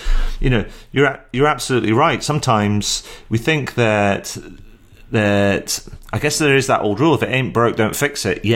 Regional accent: Scotland, United Kingdom; also born or lived in Yorkshire; Because I used to live in Yorkshire, although I'm originally from Scotland, so we like things from up north.

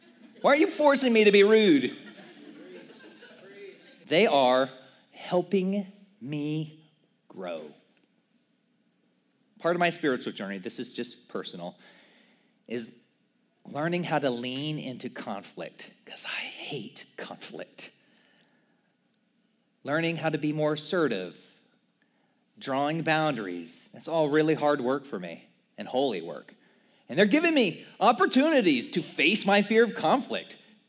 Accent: Texas, United States; Look, I know I'm a Texan, but I don't have pocket knives on me, guys.

